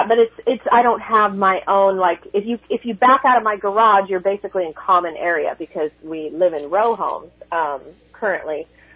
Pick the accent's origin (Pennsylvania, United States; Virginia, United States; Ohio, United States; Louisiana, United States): Pennsylvania, United States; Reading; Yeah, I'm from Reading.